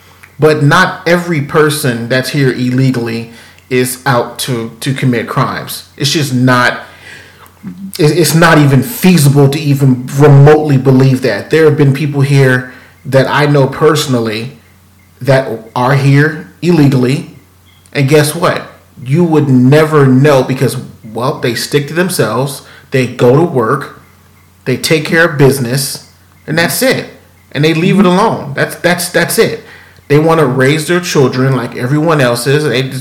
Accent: Houston, Texas, United States; born there; I was born here. I was born in Houston, Texas, right?

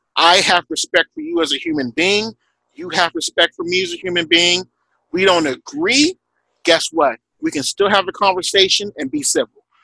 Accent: Houston, Texas, United States; born there; I was born in Houston, Texas. I'm from this country. I'm a citizen.

